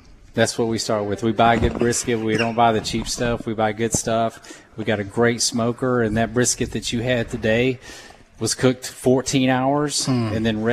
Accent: Ellisville, Mississippi, United States; And we brought the business up here, and I'm from Ellisville. I'm from Jones County.

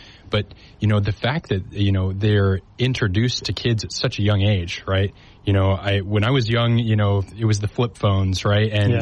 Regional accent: American Fork, Utah, United States; So I'm originally from American Fork, Utah. So I'm a caveman.

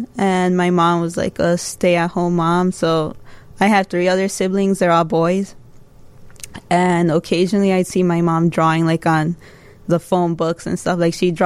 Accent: Chicago, Illinois, United States; also born or lived in Jalisco, Mexico; now in Chicago, United States; I've been living in the south side of Chicago forever, McKinley Park specifically

